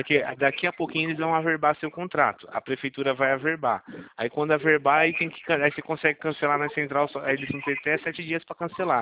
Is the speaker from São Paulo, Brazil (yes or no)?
yes; Campinas, São Paulo, Brazil; eu sou aqui de Campinas